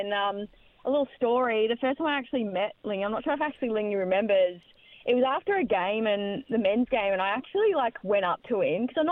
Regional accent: Ballarat, Victoria, Australia; I'm originally from Ballarat. Even though I live up north, I'm from Ballarat.

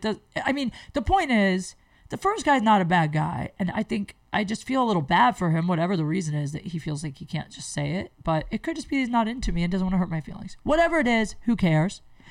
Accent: Canton, Ohio, United States; My hometown. Well, Canton's my hometown.

